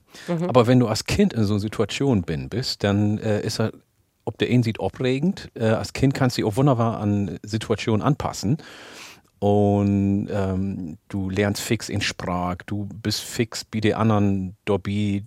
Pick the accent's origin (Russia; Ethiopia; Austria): Ethiopia; first language Oromo; German is a second language; Oromifa ist meine Muttersprache, Amharisch ist die Amtssprache in Äthiopien